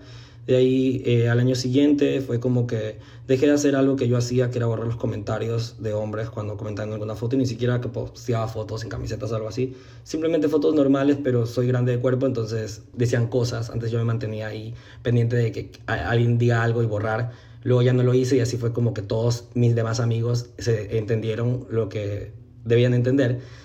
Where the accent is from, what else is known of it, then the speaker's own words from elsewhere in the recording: Ecuador; soy de Ecuador